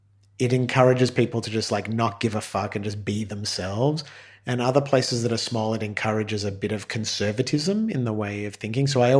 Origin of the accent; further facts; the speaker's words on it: Australia; I'm Australian and I'm a musician